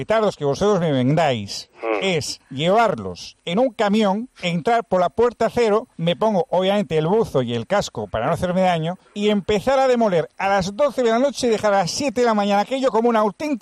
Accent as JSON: {"language": "Spanish", "town": "A Coruña", "region": "Galicia", "country": "Spain", "said": "Habrás advertido que yo soy de Coruña."}